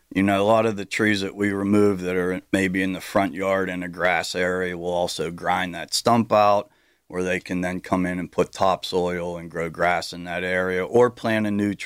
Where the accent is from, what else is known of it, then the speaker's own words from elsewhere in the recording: Pittsburgh, Pennsylvania, United States; Okay, so yeah, I'm Pittsburgh born and raised. I've always had a Pittsburgh address. Majority of my life, I grew up in Greenfield City neighborhood.